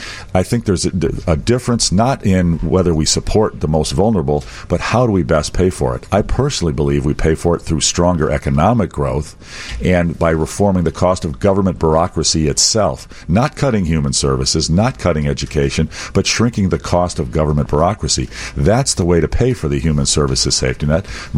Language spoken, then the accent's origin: English; Chicago, Illinois, United States; born there; I come from a farm family, but I was born in Chicago. I love the city of Chicago. I lived on the north side when I was young